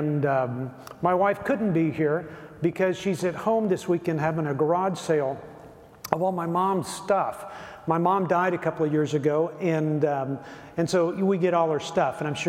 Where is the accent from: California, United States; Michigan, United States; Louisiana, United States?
Louisiana, United States; also born or lived in West Texas; now in Longview, United States; I was born in West Texas, raised in southern Louisiana, and I live in Longview, Texas now